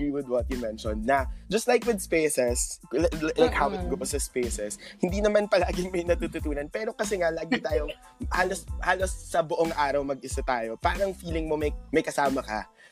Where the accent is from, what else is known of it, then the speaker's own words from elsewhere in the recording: Quezon City, Metro Manila, Philippines; or QC kung taga-QC kasi ako